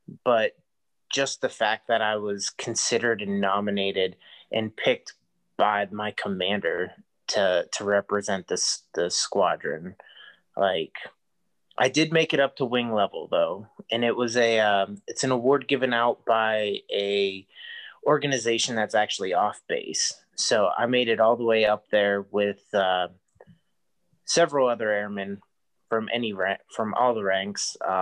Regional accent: Houtzdale, Pennsylvania, United States; So I was born in Pennsylvania. I grew up in a small farm town called Houtzdale. It's in about the center of the state.

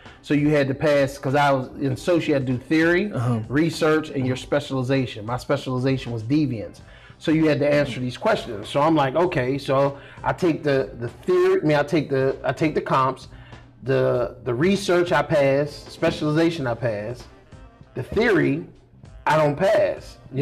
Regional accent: Pennsylvania, United States; That whole, like, the way I grew up, growing up in the Hill District

